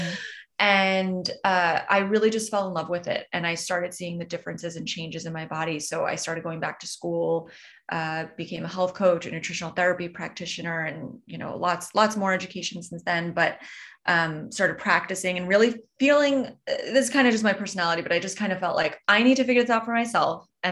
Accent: New York, United States; That's another thing about being a New Yorker, being a foodie

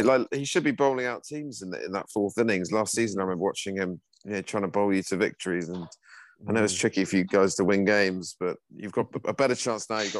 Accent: South West England, United Kingdom; born there; I was born in Somerset, live in Somerset, die in Somerset.

